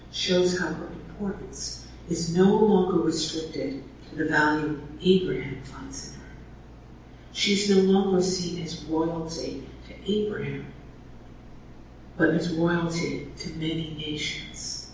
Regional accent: Fall River, Massachusetts, United States; here you should know that my grandmother had an accent of Boston and my hometown of Fall River, and it sounded a little like New York.

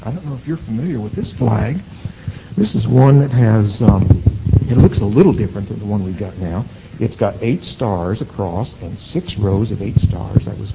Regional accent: Indiana, United States; I was from Indiana. And Indiana was the 19th state in the Union, and I knew which star on the flag it was.

